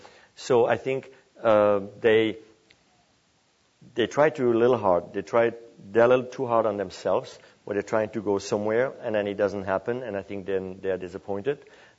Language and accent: English; Grand Est, France; I'm from Alsace, of course. We're producing some fabulous wines, I think, in Alsace